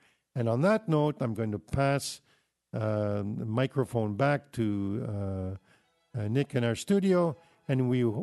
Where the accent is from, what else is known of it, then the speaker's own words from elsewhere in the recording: Kitchener, Ontario, Canada; my hometown, Kitchener, Waterloo, Cambridge area.